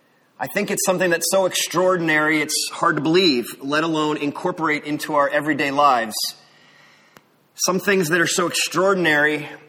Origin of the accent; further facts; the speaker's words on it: East Coast, United States; So I grew up on the East Coast.